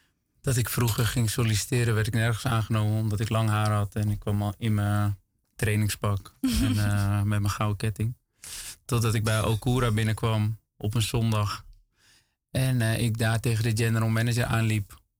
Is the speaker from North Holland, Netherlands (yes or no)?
yes; Amsterdam, North Holland, Netherlands; ben ik echt een Molukker, maar ben ik vooral echt een Amsterdammer.